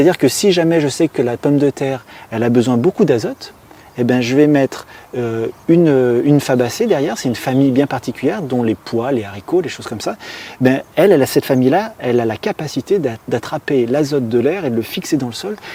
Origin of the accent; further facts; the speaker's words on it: Auvergne-Rhône-Alpes, France; chez nous, en Haute-Savoie, dans une terre dite argileuse, dans une terre dite impropre au maraîchage.